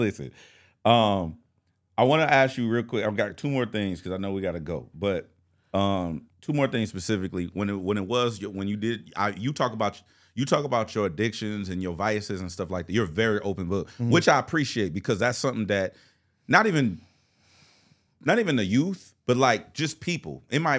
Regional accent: California, United States; Like I said, I'm from the East Side, right? My mom family from Compton. My dad family from a place called Linwood.

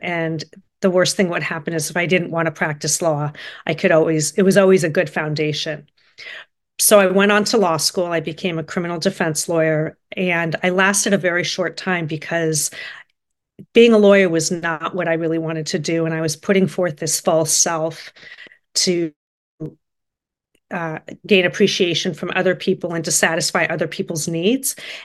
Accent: Los Angeles, California, United States; So I grew up in Los Angeles.

